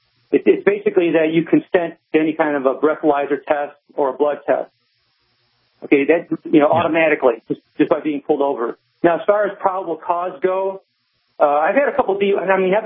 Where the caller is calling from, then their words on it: Lake Isabella, California, United States; Lake Isabella. It's about 55 miles east of Bakersfield in the Sierra Nevada.